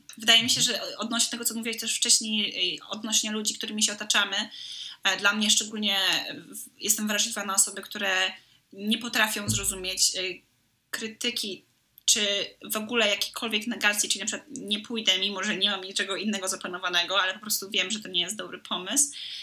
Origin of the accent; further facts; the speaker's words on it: Gdańsk, Pomeranian Voivodeship, Poland; moved away; mimo że ja jestem z Gdańska i moja najbliższa rodzina, z którą też mam dobry kontakt, jest stąd